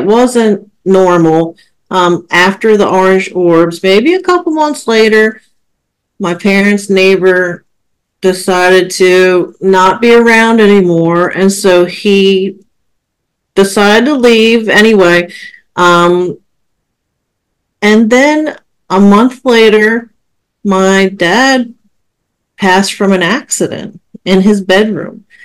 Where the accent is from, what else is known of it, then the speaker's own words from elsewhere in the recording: Maryland, United States; because we're from Maryland.